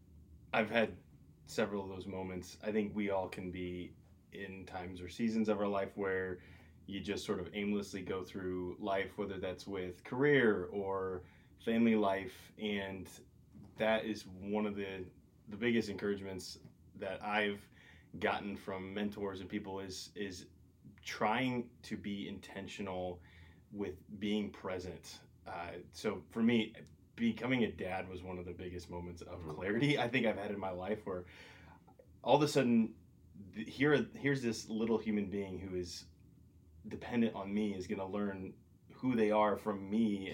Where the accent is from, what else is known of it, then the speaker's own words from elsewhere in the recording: Ohio, United States; So I'm originally from Ohio.